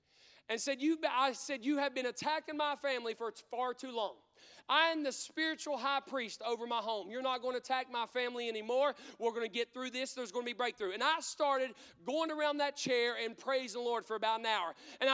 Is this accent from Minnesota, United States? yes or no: no; Logan County, West Virginia, United States; and I'm from Logan County, if you can't tell by my accent.